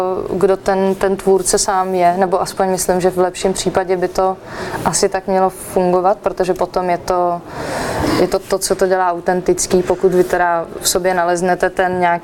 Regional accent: Prague, Czechia; já jsem spíš z toho Černého mostu, takže já když mluvím hodně konkrétně, tak je to Praha a Černý most, a čili jako sídliště a tahle ta kultura kolem toho

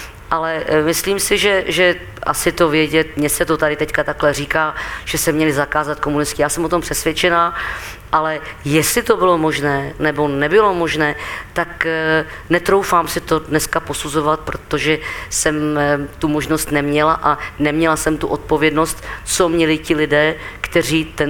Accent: České Budějovice, South Bohemian Region, Czechia; Ano, já jsem vyrůstala v Herečáku tady v Budějovicích.

